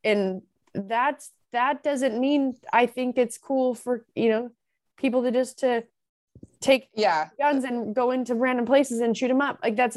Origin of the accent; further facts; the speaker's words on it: Utah, United States; which I'm from Utah, hunting, guns.